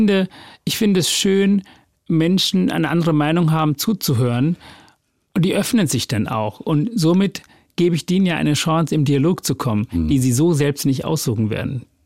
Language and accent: German; Hamburg, Germany; So habe ich das empfunden und ich darf ja als Hamburger das erlauben zu sagen.